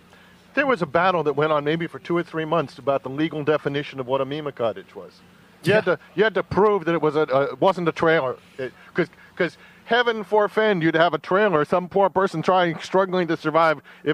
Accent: Manhattan, New York, United States; I am a native New Yorker. I grew up in Manhattan

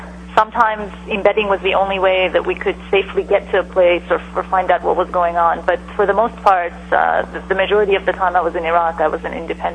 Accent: Portland, United States; But I grew up in Portland, so it's a dear place to me.

